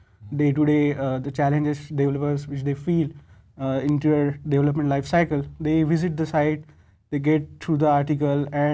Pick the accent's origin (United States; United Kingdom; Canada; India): India; I'm Microsoft Azure and Windows Platform Dev MVP from India